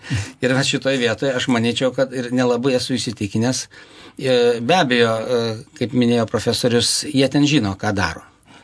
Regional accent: Lithuania; Aš tai žiūrėčiau, nežinau, kodėl esu nuo šiaurinės sienos Lietuvos, aš žiūriu taip kaip estas.

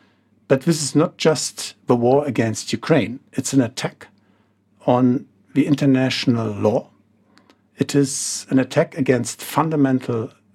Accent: Germany; And I was born in Western Germany. In Western Germany, I grew up in a divided country during the Cold War.

